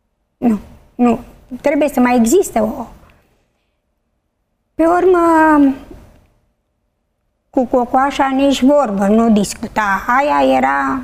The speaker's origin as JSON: {"language": "Romanian", "town": "Suceava", "region": "Suceava County", "country": "Romania", "moved": "as an adult", "lives_now": "Bucharest, Romania", "said": "acum 24-25 de ani ne-am mutat de la Suceava, ne-am mutat în București."}